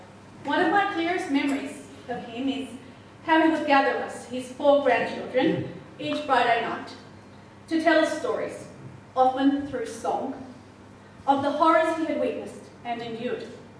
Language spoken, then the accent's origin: English; Australia; I am Australian and proud of what my nation did to save the people so far from their shores.